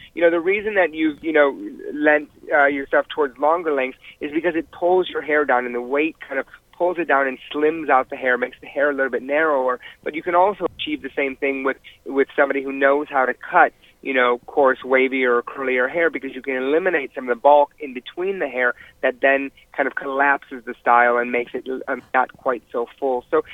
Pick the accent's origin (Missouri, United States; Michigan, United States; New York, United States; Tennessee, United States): Michigan, United States; Detroit; born there; You know, I was born in Detroit, and my mom and, you know, my dad worked in the auto industry.